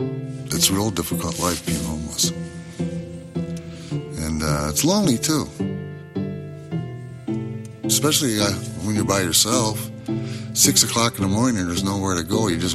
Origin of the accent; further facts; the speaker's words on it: Saint Paul, Minnesota, United States; I'm from St. Paul, Minnesota. I was born here.